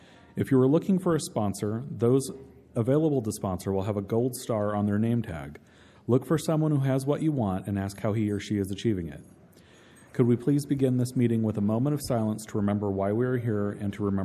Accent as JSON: {"language": "English", "town": "Coeur d'Alene", "region": "Idaho", "country": "United States", "said": "I'm a compulsive overeater. I'm from Coeur d'Alene, Idaho."}